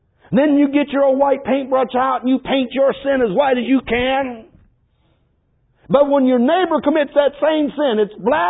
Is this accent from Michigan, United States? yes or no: yes; Michigan, United States; I never heard it. And I was American growing up in Michigan.